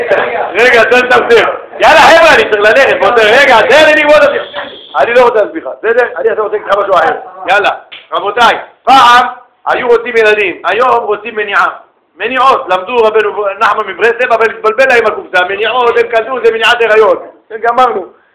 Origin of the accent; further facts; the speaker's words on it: Russia; now in Israel; היינו ברוסיה, גדלנו במקומות שהיה אסור ללכת למקווה.